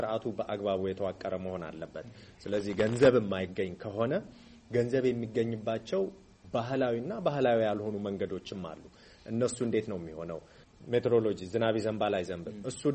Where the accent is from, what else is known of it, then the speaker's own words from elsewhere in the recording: Addis Ababa, Ethiopia; ሰፈሬ ልጅ ነኝ፣ ሽሮ ሜዳ።